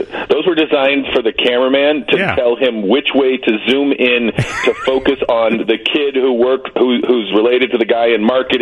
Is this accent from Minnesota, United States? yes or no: no; Chicago, Illinois, United States; I love you because you're at WGN, and I grew up in Chicago.